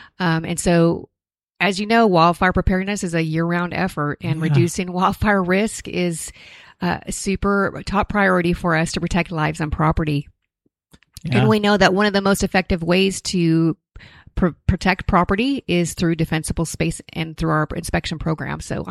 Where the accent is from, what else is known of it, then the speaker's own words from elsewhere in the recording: California, United States; now in Redding, United States; Okay, so I grew up in Southern California. I am a transplant from there. My family moved to Redding in early 2000s